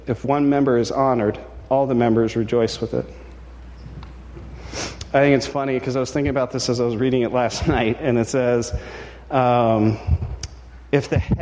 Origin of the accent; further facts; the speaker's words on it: Cincinnati, Ohio, United States; I grew up in Cincinnati, Ohio. And as Matt pointed out, that's like northern Kentucky.